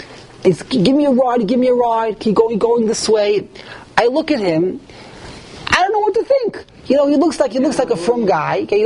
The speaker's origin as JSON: {"language": "English", "town": "Flatbush", "region": "New York", "country": "United States", "said": "You're from Borough Park. I'm from Flatbush."}